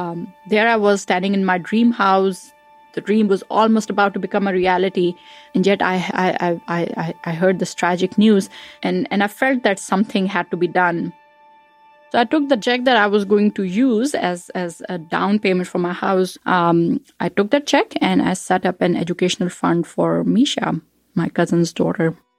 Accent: Pakistan; now in Iowa City, United States; So I grew up in Pakistan, and mortgage is not available over there generally to people.

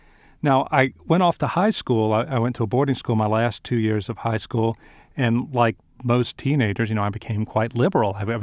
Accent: Deep South, United States; I mean, I come from the Deep South, and we have a very strong martial tradition there

